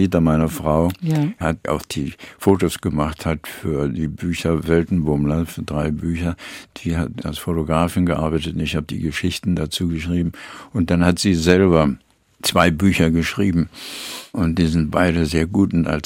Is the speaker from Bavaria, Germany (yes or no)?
no; Berlin, Germany; Deutschland ist, also Berlin vor allen Dingen, meine Heimat.